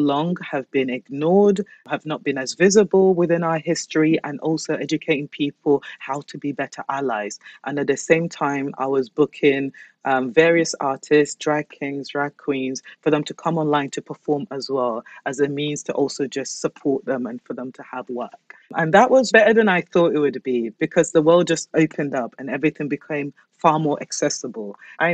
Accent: Basildon, East of England, United Kingdom; also born or lived in London; I grew up in Basildon, Bas Vegas, or Basel Dump.

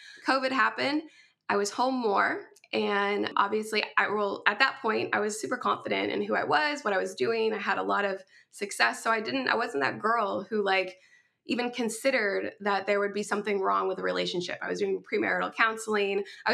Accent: California, United States; I am from Southern California

